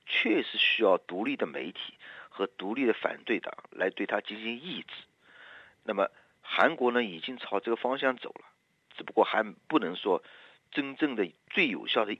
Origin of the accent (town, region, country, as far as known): China